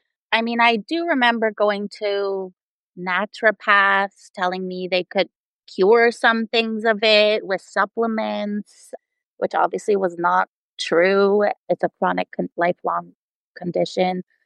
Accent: Toronto, Ontario, Canada; growing up in Toronto, Canada

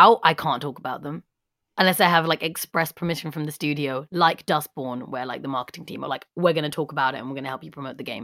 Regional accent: Hackney, London, United Kingdom; I'm from Hackney.

